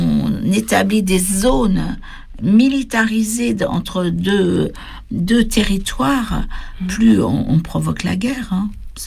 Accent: France; born there; nous qui nous disons françaises, parce qu'on est nés en France

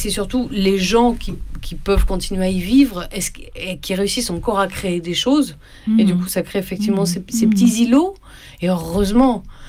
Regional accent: Albi, Occitanie, France; also born or lived in Montauban; je suis partie du sud de la France en fait, c'est-à-dire je suis née à Montauban dans le Tarn-et-Garonne et j'ai grandi à Albi dans le Tarn.

